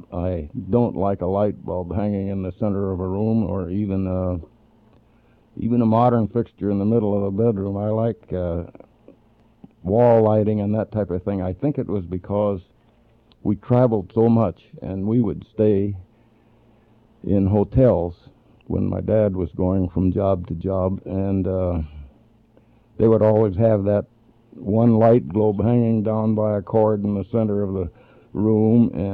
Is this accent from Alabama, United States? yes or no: no; Wilmont, Minnesota, United States; born there; Yeah, well, I was born in Minnesota, a little town called Wilmont.